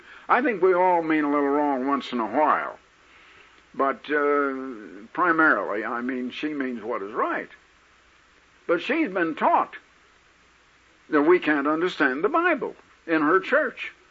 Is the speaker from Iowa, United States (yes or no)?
yes; Iowa, United States; born there; now in Arizona, United States; My father was still a little farther west in Indiana, and I was born in Iowa, and now my sons were born in Oregon.